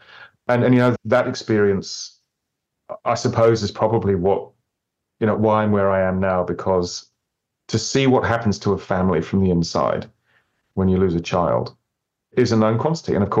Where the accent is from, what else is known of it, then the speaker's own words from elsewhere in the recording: Oxford, South East England, United Kingdom; So I grew up in Oxford in England.